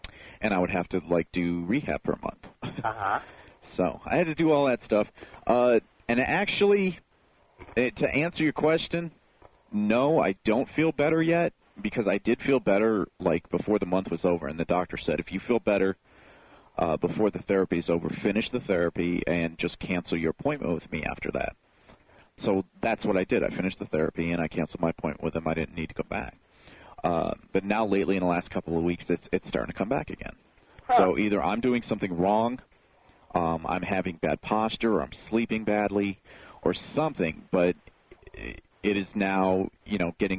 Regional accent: Chicago, Illinois, United States; I am from Chicago, in the Chicago area, and I grew up in a bad neighborhood

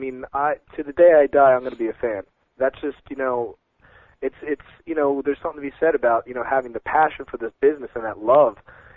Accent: New Jersey, United States; I'm from South Jersey, and I was lucky enough to basically grow up near the Spectrum, the Philadelphia Spectrum.

